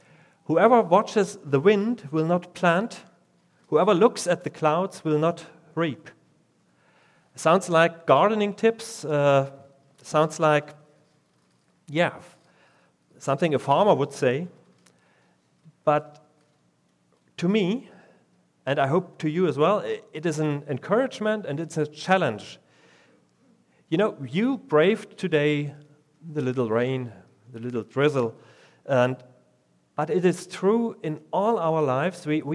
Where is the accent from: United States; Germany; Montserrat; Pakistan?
Germany; East Germany; I was 17 years old when Germany was reunited, and I had the best of both worlds. I grew up in East Germany